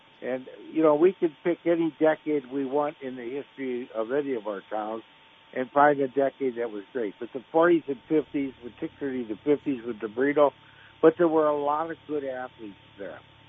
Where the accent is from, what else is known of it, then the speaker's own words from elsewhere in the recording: White City, Illinois, United States; Well, keep in mind, I was from White City, and in that era, you didn't know many people from Mount Olive.